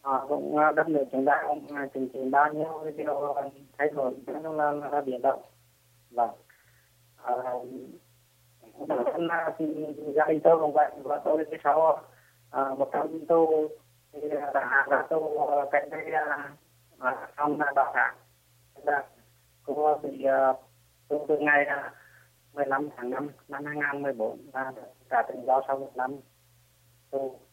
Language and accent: Vietnamese; Hà Tĩnh, Vietnam; now in Hanoi, Vietnam; Quê tôi thì ở Hà Tĩnh, Hà Nội là cái nơi mà tôi đã học tập một thời gian dài, và sau đấy thì ở lại công tác.